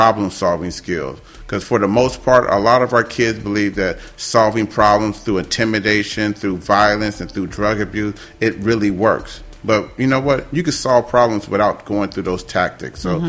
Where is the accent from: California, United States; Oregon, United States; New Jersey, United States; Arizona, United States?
California, United States; San Diego; I grew up here in Southeast San Diego.